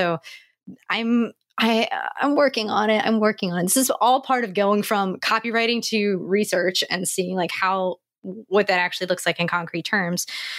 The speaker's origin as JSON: {"language": "English", "region": "New Jersey", "country": "United States", "said": "So I'm from New Jersey, which is a part of the United States that's kind of known for being a little thick skinned and a little bit rough and tumble."}